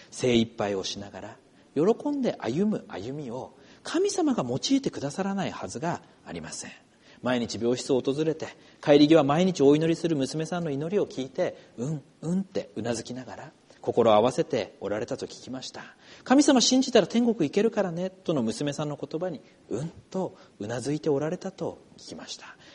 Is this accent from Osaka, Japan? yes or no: no; Akita, Japan; 私と同じ秋田県の出身だったり